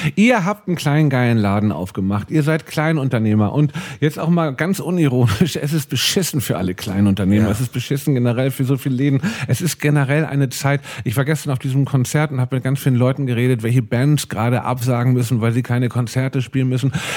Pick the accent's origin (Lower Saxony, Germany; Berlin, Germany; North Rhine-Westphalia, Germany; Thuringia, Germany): North Rhine-Westphalia, Germany; Cologne; Ich komme aus Köln